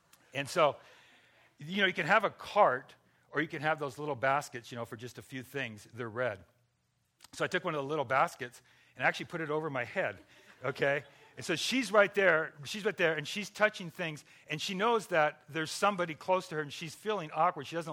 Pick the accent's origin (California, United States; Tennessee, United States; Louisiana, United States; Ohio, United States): California, United States; Pico Rivera; we grew up in Pico Rivera, and that's kind of the roots and where we live and whatever else.